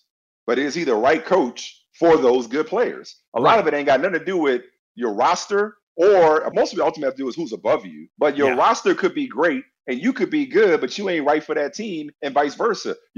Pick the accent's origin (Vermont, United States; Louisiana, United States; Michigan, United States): Louisiana, United States; New Orleans; you from Atlanta/Houston and I'm from New Orleans